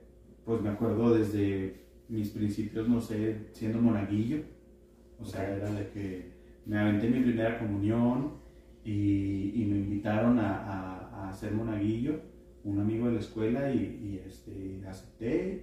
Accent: Parral, Chihuahua, Mexico; now in Chihuahua, Mexico; Yo creo que me vine aquí a la ciudad de Chihuahua, me migré de Parral para hacer la carrera. En aquel momento, pues en Parral no existía la carrera que yo quería.

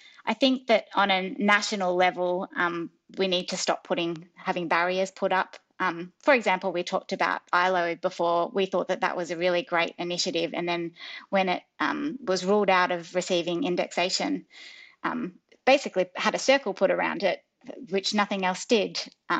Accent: Victoria, Australia; moved away; Look, I'm from Victoria. I've heard all of the jokes about Western Australia before I moved over here, like WA stands for wait a while.

